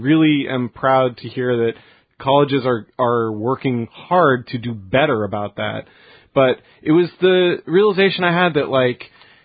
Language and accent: English; United States; and that's sobering as an American.